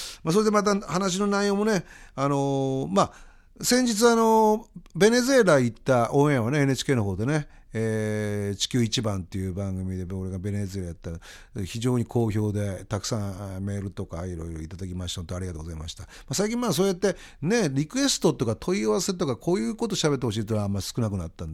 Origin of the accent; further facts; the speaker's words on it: Tagajo, Miyagi, Japan; 被災地である、まあ、僕のふるさとの宮城の、多賀城市ってところなんですけど